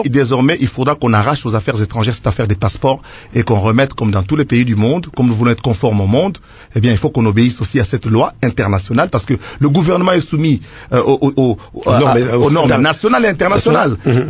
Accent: DR Congo; C'est-à-dire, moi, je suis congolais.

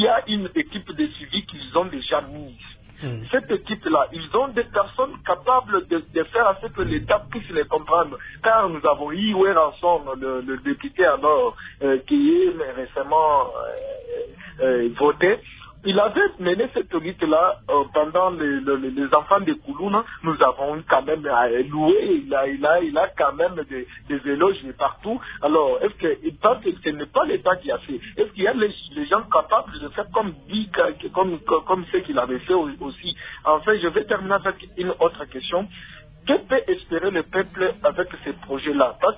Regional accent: Kabinda, Lomami, DR Congo; Allez dans ma ville natale à Kadinda.

